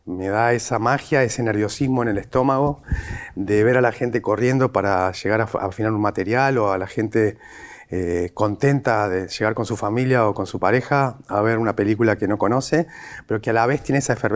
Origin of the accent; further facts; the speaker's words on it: Uruguay; moved away; me dio sentido como un uruguayo inmigrante cuando llegué a esta tierra